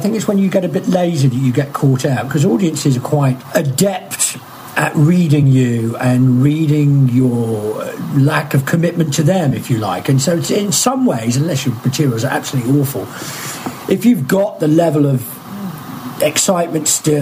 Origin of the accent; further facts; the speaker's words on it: England, United Kingdom; I am of that age that you know, bad, I don't know. I'm English, for one, and two, brought up in the last vestiges of punk.